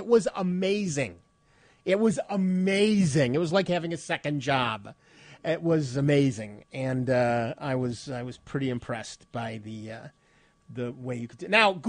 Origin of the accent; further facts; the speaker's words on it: United States; I'm American. We don't learn foreign languages.